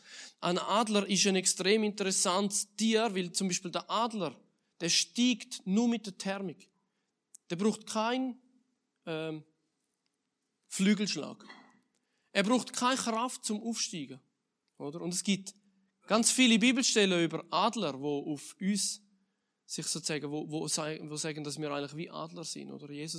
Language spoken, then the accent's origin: German; Switzerland; ich weiss, wir sind Schweizer.